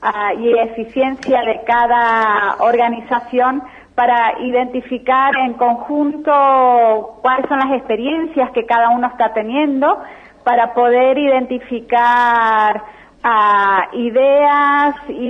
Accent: Eldorado, Misiones, Argentina; yo soy oriunda del Dorado.

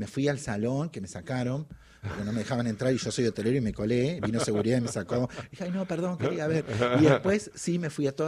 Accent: Argentina; yo soy de Argentina, estoy de chusmeando.

